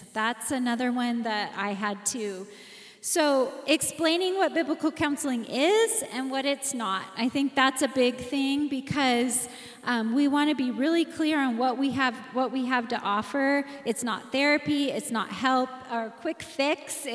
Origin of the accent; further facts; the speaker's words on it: Oregon, United States; So I'm an Oregonian, but she's a Wyoming knight.